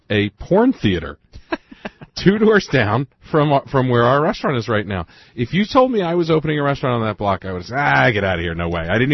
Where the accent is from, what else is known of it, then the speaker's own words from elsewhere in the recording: United States; I'm American. I want air conditioning, ice cubes, shower curtains.